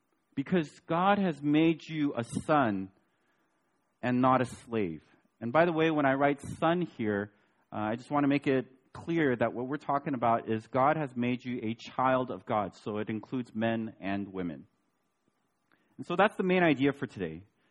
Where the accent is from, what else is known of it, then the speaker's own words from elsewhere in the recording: United States; When I was growing up in America, someone would say something mean to me